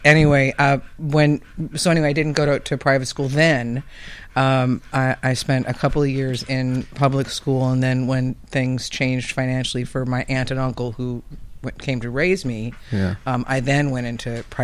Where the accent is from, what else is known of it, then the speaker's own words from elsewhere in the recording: Nichols Canyon, California, United States; I was raised in Laurel Canyon until I was 7.